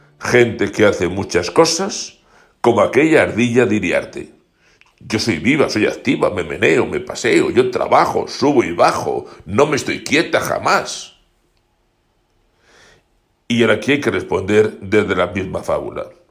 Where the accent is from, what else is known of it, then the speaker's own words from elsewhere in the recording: Braojos, Community of Madrid, Spain; La Iglesia en Braojos, en mi pueblo, se mantiene por otras cosas.